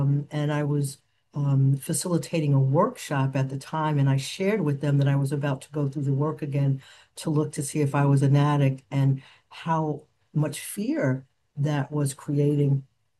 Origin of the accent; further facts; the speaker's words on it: New York City, New York, United States; I'm from New York City and we did a lot of partying.